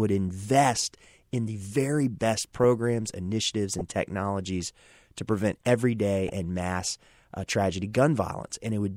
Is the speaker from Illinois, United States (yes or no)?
no; Orlando, Florida, United States; So, I am from Orlando.